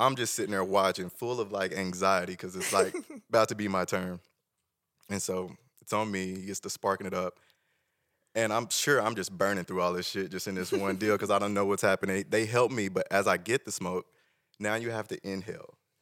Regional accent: Tulsa, Oklahoma, United States; I'm originally from Tulsa.

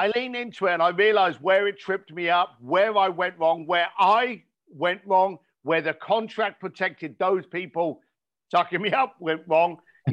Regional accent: Ireland; I'm an Irish boy and I'm an Irish Catholic.

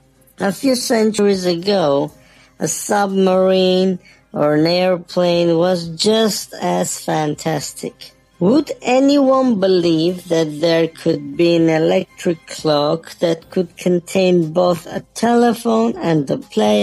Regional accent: Alicante, Valencian Community, Spain; I was born and raised in Alicante, Spain.

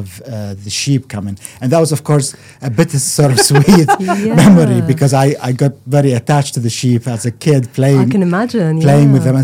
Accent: Baghdad Governorate, Iraq; first language Czech; English is a second language; my first initial language up to the age of three was Czech. And then we moved to Iraq, between between the two cultures. I grew up in Iraq, and it was, I spent 5 years there. From the mid-70s to the end of the 70s.

